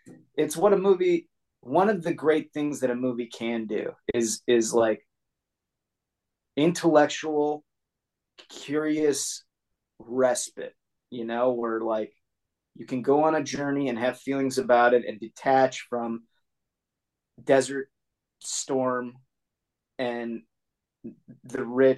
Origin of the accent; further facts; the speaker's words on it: Chicago, Illinois, United States; there's this family I grew up with in Chicago.